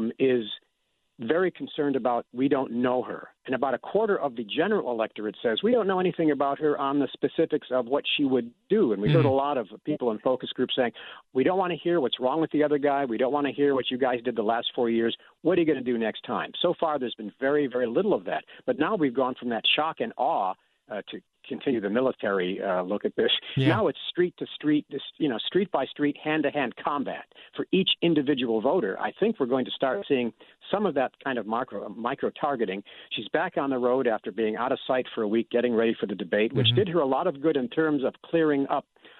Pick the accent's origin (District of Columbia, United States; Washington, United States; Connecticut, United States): Connecticut, United States; Bristol; Well, I grew up in Bristol, so I worked at the radio station there.